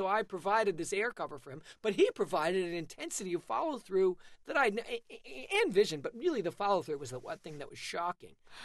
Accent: Manhattan, New York, United States; Well, I grew up in a cocoon where, you know, the four people who thought that way all lived, and they didn't know there were any other people.

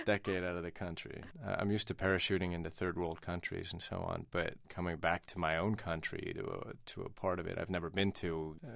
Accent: United States; moved away; I've been living a decade overseas and I feel pretty out of touch. But I'm an American, you know.

